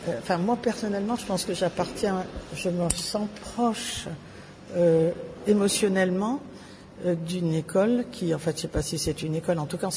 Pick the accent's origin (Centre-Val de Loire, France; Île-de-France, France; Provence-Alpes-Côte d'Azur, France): Provence-Alpes-Côte d'Azur, France; je pense que ça vient peut-être de mes origines, parce que j'ai passé toute mon enfance sur la Côte d'Azur.